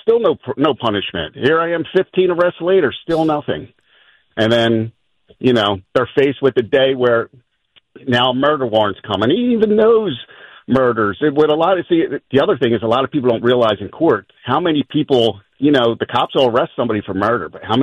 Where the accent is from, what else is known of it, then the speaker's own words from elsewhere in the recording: Frankfort, United States; We grew up in Frankfort. He grew up on Bridge Street. I grew up on the street behind him, Granite Street.